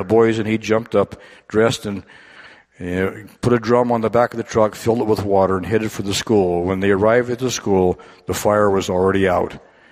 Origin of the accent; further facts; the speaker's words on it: Gilroy, California, United States; I know it was the way that I grew up in Gilroy. For the first 15 years of my life, we always had a visiting person from the conference office to speak